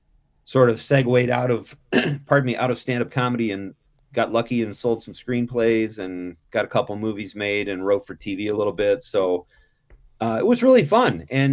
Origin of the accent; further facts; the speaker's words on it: Chicago, Illinois, United States; also born or lived in Marinette, Wisconsin; I started doing stand-up comedy when I was at DePaul University in Chicago, which is my hometown. I'm sort of a transplant. Marinette, Wisconsin is now my adopted hometown since I was in junior high.